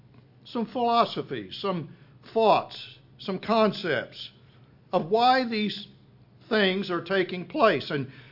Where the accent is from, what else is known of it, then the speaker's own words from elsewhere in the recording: Plainview, Texas, United States; Back in 1973, I grew up in Plainview, Texas, and my brother was killed in a tornado that struck Plainview, Texas.